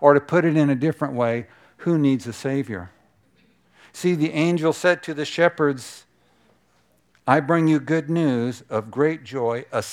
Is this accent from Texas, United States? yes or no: yes; Texas, United States; now in Oregon, United States; so Valerie's from Nebraska and I'm from Texas, and when we're here in Oregon